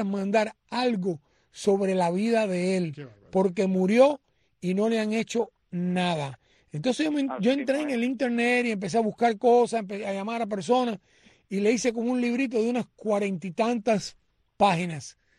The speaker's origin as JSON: {"language": "Spanish", "town": "Bejucal", "region": "Mayabeque", "country": "Cuba", "tie": "born or raised there", "moved": "yes", "said": "es de mi pueblo, de Bejucal. Él nació después que ya yo me había ido."}